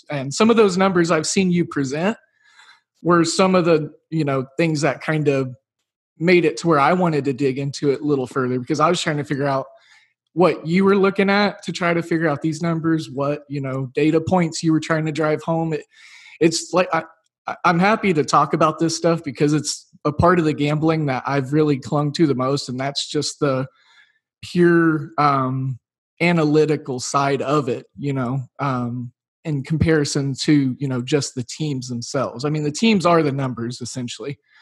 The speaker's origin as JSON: {"language": "English", "region": "Oklahoma", "country": "United States", "tie": "born or raised there", "said": "I grew up in Oklahoma."}